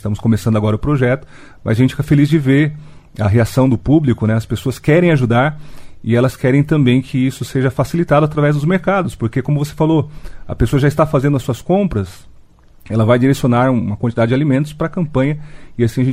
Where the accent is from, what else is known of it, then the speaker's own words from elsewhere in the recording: São Paulo, Brazil; now in Cascavel, Brazil; Eu sou de São Paulo, estou aqui há 5 anos